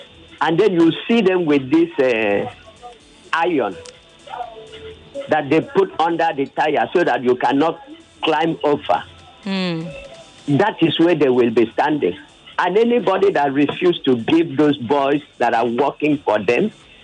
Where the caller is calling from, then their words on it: Lagos, Nigeria; calling from Bariga.